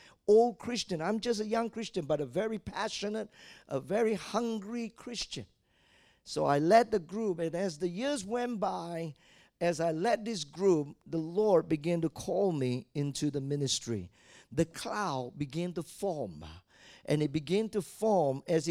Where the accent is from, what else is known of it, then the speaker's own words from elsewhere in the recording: Malacca, Malaysia; now in Kuala Lumpur, Malaysia; And then when I left my hometown, Malacca, went to KL